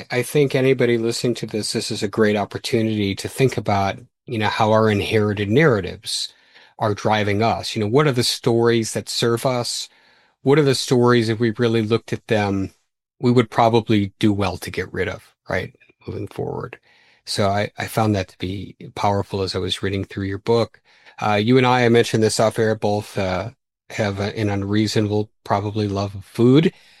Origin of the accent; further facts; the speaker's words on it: Midwest, United States; also born or lived in Georgia; I am not from the South. I am as Midwestern comes.